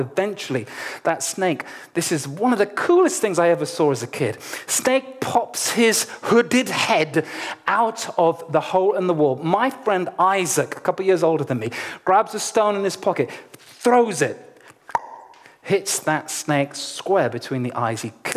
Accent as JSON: {"language": "English", "country": "Nigeria", "tie": "born or raised there", "said": "But I was born and raised in Nigeria."}